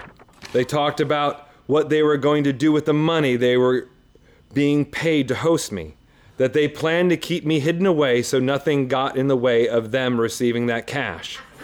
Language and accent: English; Brooklyn, New York, United States; I am from Brooklyn, New York. I ride the subway alone at night.